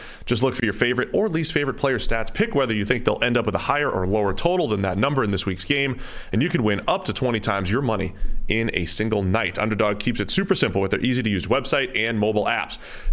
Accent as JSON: {"language": "English", "region": "New England", "country": "United States", "tie": "born or raised there", "said": "because I grew up in New England, yeah, when the 07 Patriots were doing that thing."}